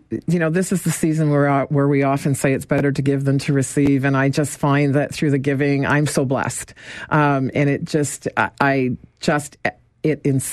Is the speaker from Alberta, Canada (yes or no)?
no; Kitchener, Ontario, Canada; I was born in Kitchener, and I grew up here in the city. Spent my high school years just outside of the city in the town of Petersburg, and went to Waterloo Oxford High School. So this is home for me.